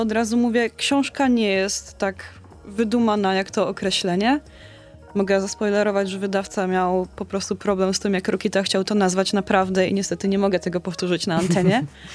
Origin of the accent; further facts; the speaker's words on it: Wrocław, Lower Silesian Voivodeship, Poland; jestem OG z Wrocławia, czyli niby z tego drugiego Śląska